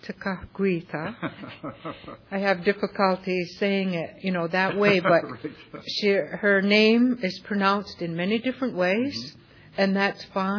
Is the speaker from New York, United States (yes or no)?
yes; St. Regis Mohawk Reservation, New York, United States; I'm a Mohawk, born and raised on the St. Regis Mohawk Reservation in northern New York State, right along the St. Lawrence River. And both my parents are members of the Mohawk Nation, and I grew up with my brother and sister, with my parents there